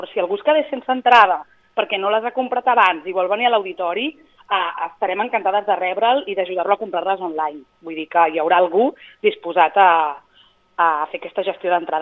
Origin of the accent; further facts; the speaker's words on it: Sabadell, Catalonia, Spain; now in Castellar del Vallès, Spain; Doncs perquè jo sóc de Sabadell i ara mateix estic vivint a l'Airesol, a Castellà